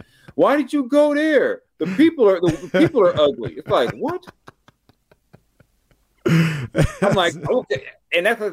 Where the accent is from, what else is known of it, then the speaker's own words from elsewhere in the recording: California, United States; I grew up in Southern California.